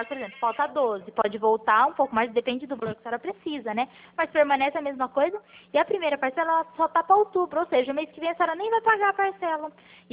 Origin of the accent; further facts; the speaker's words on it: Pirassununga, São Paulo, Brazil; eu sou de Pirassununga.